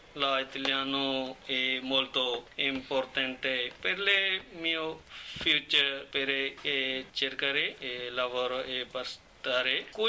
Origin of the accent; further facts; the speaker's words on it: Pakistan; Italian is a second language; also born or lived in Libya; now in Italy; Vengo da Pakistan.